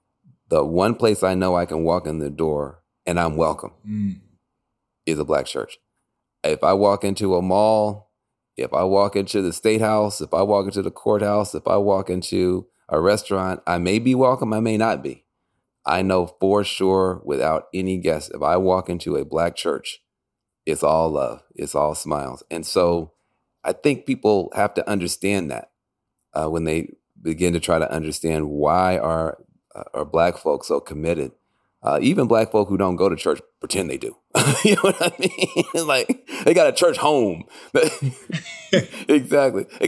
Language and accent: English; Tennessee, United States; You know, I was raised in the church, and you're from Florida. I'm from Tennessee.